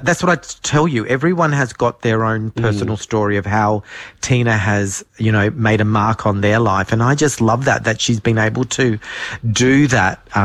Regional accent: Darwin, Northern Territory, Australia; I tell my story of growing up in Darwin as a young queer kid

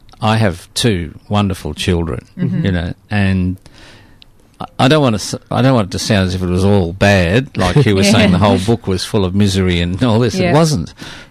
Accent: Berlin, Germany; Oh, I'm from Berlin.

